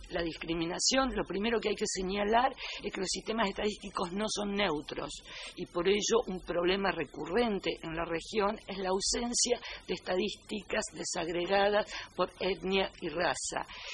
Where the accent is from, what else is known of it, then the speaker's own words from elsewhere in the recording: Argentina; soy argentina